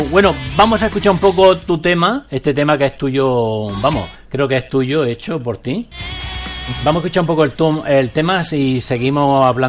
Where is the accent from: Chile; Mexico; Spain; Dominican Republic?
Spain; Andalusia; Yo soy andaluz